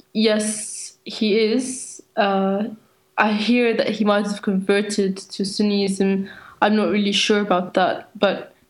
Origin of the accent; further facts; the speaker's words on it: Damascus, Damascus Governorate, Syria; I have lived there when I was young, and I have also lived there for several months, 2 years ago. I come from the Damascus area.